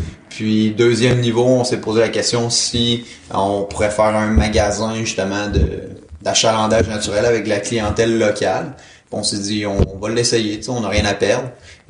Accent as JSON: {"language": "French", "town": "Quebec City", "region": "Quebec", "country": "Canada", "said": "j'ai 23 ans, puis je viens de Québec."}